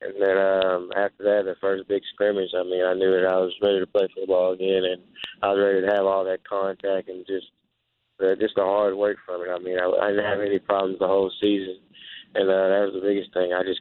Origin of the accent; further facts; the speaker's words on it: Texas, United States; I mean, there's so many people there just from Texas and just from my hometown.